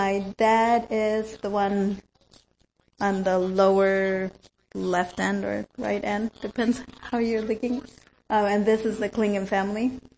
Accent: Mexico; English is a second language; So I grew up, I was born in Mexico. I grew up in Mexico.

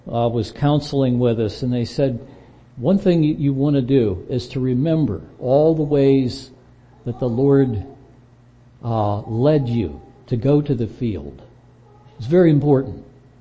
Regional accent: Brookville, United States; now in Michigan, United States; I'm an old Brookville boy. I wasn't born there, but that's my hometown and it'll always be, much as I like Michigan.

